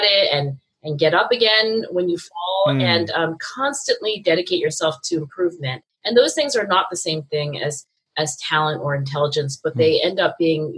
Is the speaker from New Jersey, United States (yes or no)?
yes; New Jersey, United States; being an Asian female growing up in South Jersey suburbs, it was, you know, like practically my destiny to become a doctor.